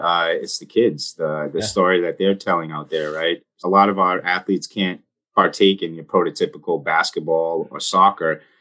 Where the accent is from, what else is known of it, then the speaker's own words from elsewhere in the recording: Fall River, Massachusetts, United States; Yeah, I was born and raised in Fall River, Mass.